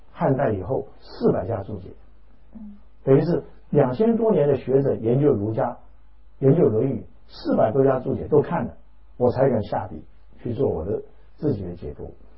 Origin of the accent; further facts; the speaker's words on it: Taiwan; 我说我是台湾来的，但是我确实不知道今天什么日子